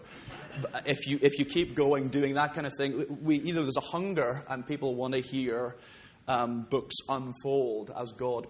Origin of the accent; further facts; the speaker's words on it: Belfast, Northern Ireland, United Kingdom; now in Scotland, United Kingdom; I'm actually from Belfast originally, born in Belfast.